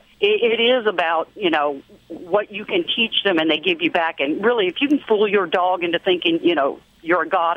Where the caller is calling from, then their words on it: Florida, United States; I'm in Florida today.